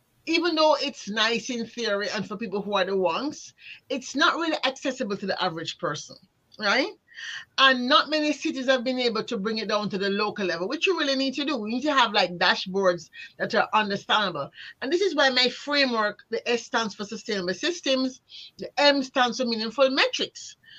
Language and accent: English; Jamaica; I'm from Ireland, I'm from Jamaica. And I realized that, my God, most Jamaicans don't care about the sea